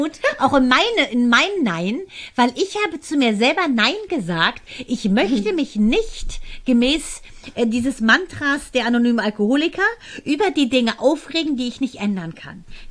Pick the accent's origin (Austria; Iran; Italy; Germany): Iran; German is a second language; ich auch nicht als Perser-Migrant.